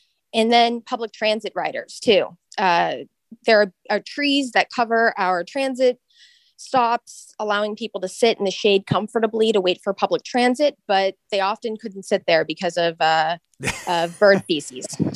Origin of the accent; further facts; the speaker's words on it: Sunnyvale, California, United States; Sure. So I grew up in Sunnyvale. So this hasn't been something that has been a pressing issue always.